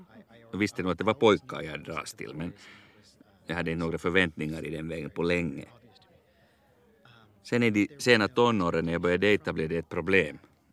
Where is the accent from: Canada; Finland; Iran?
Canada; London, Ontario; also born or lived in Vancouver; now in Sweden; Jag växte upp i London, Ontario, gick i skola i Toronto och tog en examen i engelska, teater och biologi.